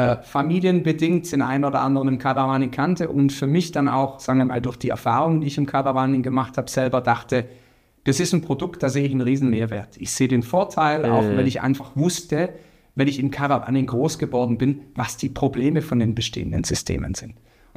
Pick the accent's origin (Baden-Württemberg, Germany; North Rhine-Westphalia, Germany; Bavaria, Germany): Baden-Württemberg, Germany; Bad Waldsee; Also wir kommen aus der Region Bad Waldsee.